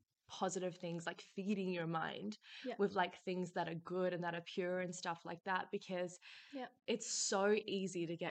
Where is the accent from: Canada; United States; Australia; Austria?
Australia; Perth, Western Australia; I have been back in Perth and just been building my business. I was born and raised in Perth, born into an Italian family.